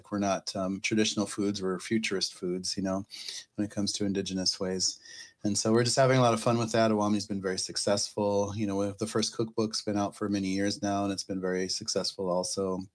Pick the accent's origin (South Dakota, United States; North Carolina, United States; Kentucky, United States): South Dakota, United States; Pine Ridge; also born or lived in Black Hills; now in Minneapolis, United States; it was a long journey because I grew up on Pine Ridge. My mom moved to the Black Hills in South Dakota. I did high school and college there.